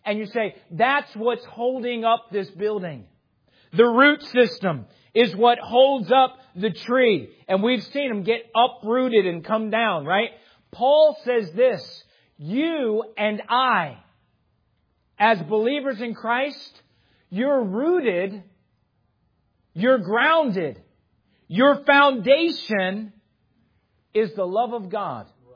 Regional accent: New Jersey, United States; And I'm a Yankee from New Jersey, down here with the West Virginia, respectfully, hillbillies.

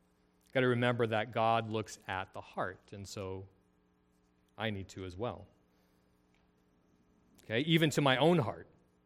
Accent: California, United States; as I've grown up as an American, as a conservative, semi-rural Californian, right?

